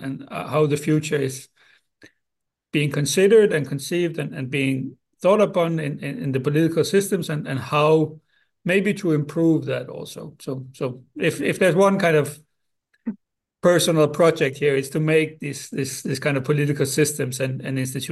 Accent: Denmark; moved away as an adult; now in Finland; I'm from Denmark. I have a degree in political science. And then I have a Finnish family or Finnish spouse, and we moved to Finland, I think, soon, 7-8 years ago.

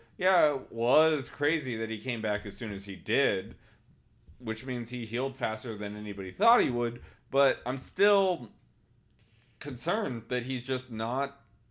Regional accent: Tallahassee, Florida, United States; Listen, I'm from Tallahassee. I am an FSU fan, for what it's worth.

